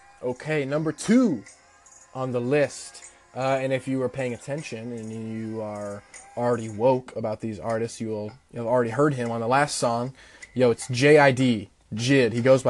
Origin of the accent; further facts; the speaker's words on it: Midwest, United States; now in Champaign, United States; I think it's because I'm from the Midwest. He's from St. Louis, so not too far from where I'm from. He came and performed in the town that I live in, here in Champaign